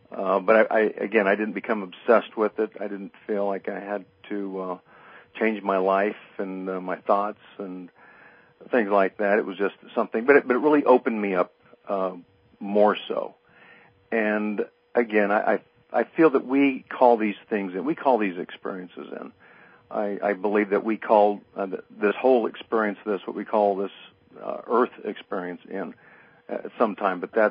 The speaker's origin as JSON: {"language": "English", "town": "Casa Grande", "region": "Arizona", "country": "United States", "tie": "born or raised there", "said": "I was coming back from my hometown of Casa Grande, Arizona, south of Phoenix, and driving back up to the valley with a couple of friends of mine."}